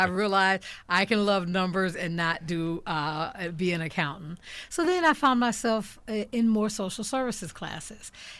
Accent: Milwaukee, Wisconsin, United States; Well, I was born in Milwaukee, educated in the Milwaukee Public Schools. I am one of six siblings, second in the line. I left Milwaukee and came down to UW-Parkside right after high school in 1977.

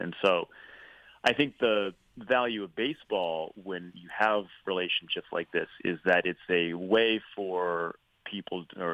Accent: Rhode Island, United States; Well, growing up in Rhode Island, at a very young age, my dad introduced me to the game

